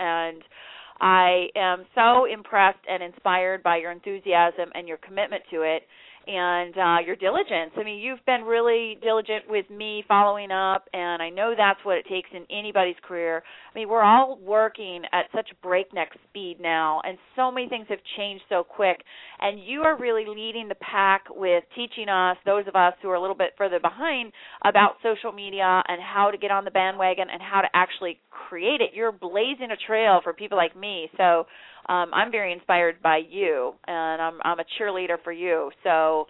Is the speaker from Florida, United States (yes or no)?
yes; Florida, United States; But, no, I grew up in Florida, and I was a swimmer, and I was an All-American swimmer in high school just on a relay